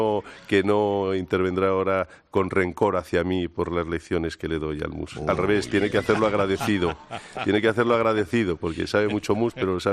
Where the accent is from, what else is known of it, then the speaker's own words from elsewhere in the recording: Spain; como buen español